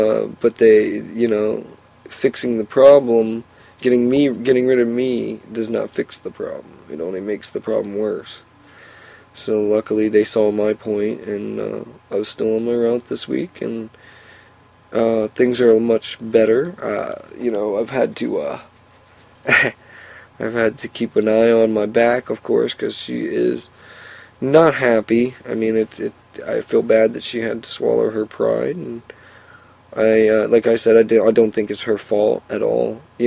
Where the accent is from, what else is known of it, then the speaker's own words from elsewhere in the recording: Williamsport, Pennsylvania, United States; It's 98 miles from my hometown in Williamsport, and I drive there